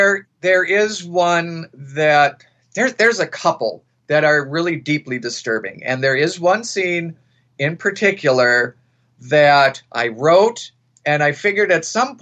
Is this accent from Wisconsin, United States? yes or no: yes; Wisconsin, United States; Well, I am from Wisconsin.